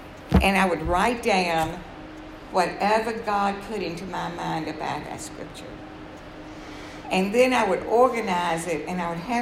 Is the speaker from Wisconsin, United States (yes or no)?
no; Atlanta, Georgia, United States; my husband and I both were born and raised in Atlanta, Georgia, back in the good times.